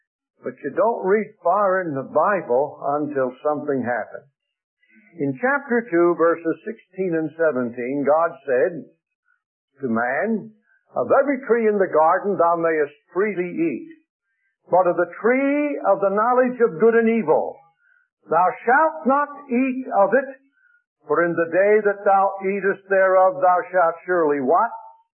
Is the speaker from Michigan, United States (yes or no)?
no; Lancaster, Pennsylvania, United States; born there; where I was born in Lancaster, Pennsylvania.